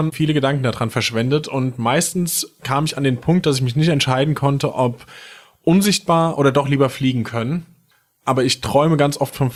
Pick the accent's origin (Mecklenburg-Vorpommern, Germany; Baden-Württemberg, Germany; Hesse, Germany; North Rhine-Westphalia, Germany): Hesse, Germany; Weiher; Aus Hessen, genauer gesagt Nähe Limburg, noch genauer gesagt bei Vilma und ganz genau...